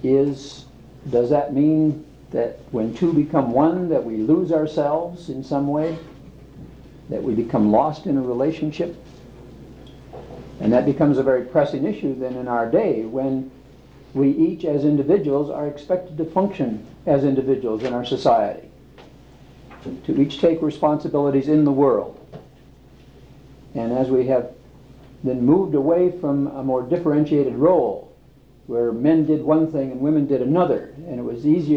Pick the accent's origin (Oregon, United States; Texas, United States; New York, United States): Oregon, United States; Portland; from Portland, Oregon, and there I'm in private practice as a counselor